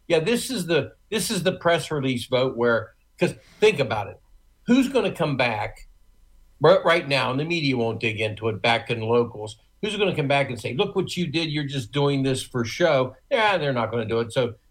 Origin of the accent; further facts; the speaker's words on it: Wheeling, West Virginia, United States; born there; And I was born in Wheeling, West Virginia.